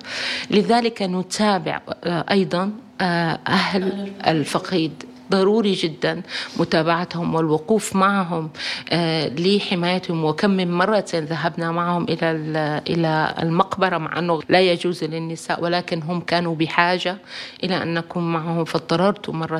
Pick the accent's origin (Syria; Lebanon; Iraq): Syria; لأنه عندنا في سوريا وفي بعض المناطق نقول أعوذ بالله هذه مغسلة أموات